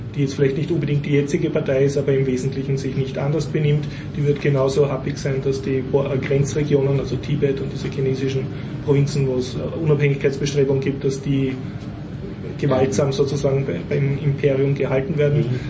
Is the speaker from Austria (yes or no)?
yes; Vienna, Austria; und bin als Wiener endlich wieder mal in ein Wiener Kaffeehaus gegangen